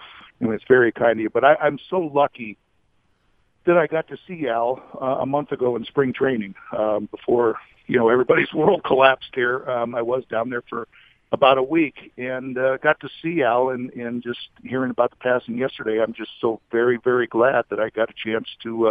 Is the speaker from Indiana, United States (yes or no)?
no; California, United States; I grew up in California and I was 10 years old and I remember that team extremely well